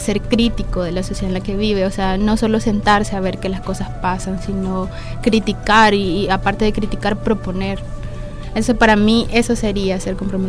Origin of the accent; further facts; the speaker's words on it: El Salvador; como salvadoreño